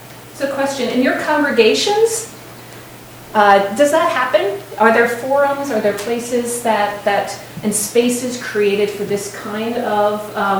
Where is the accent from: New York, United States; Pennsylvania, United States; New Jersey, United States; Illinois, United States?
Pennsylvania, United States; Harrisburg; moved away as an adult; now in Washington, United States; I came from Harrisburg, Pennsylvania, which is, you know, a very red part of the state.